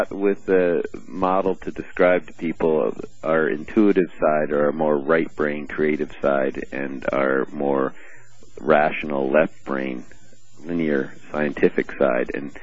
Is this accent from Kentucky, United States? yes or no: no; New Jersey, United States; now in Colorado, United States; Well, actually, I grew up just across the Delaware. I grew up in New Jersey.